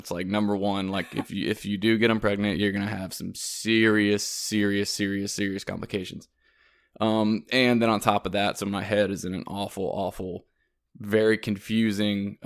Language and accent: English; South Carolina, United States; so I'm from South Carolina, but I was at, I'd gone to a long-term drug treatment facility in Louisiana.